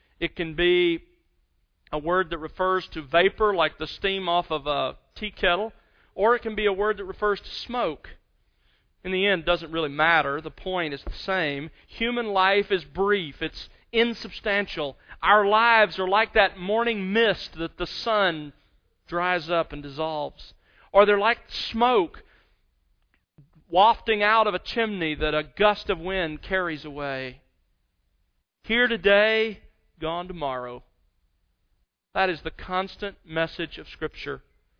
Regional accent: Mobile, Alabama, United States; born or raised there; now in Los Angeles, United States

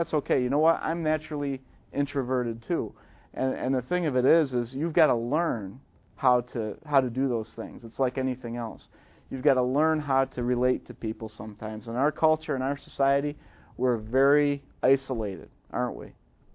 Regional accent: Buffalo, New York, United States; now in Southern US; Down here in the South, I'm from Buffalo, New York, right? So in Buffalo, we're cold and we're cold-hearted

